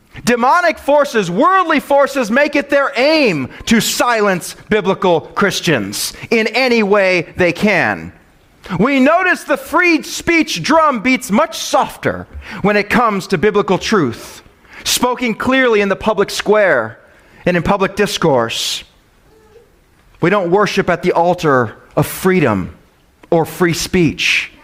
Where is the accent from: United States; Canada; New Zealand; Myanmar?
United States; Midwest; You know, I grew up in the Midwest where we were all Minnesota nice.